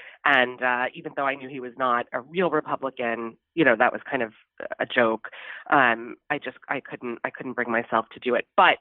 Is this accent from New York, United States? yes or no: yes; New York, United States; moved away as an adult; So I, in full disclosure, I left New York soon after Mayor Bloomberg took over.